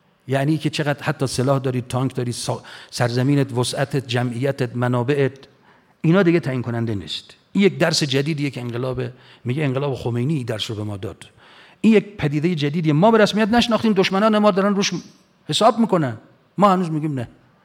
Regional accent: Iran; فهمیدن ما از ایران اومدیم،

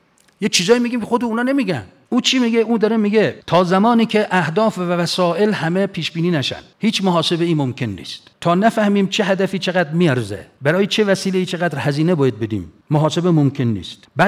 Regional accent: Iran; فهمیدن ما از ایران اومدیم،

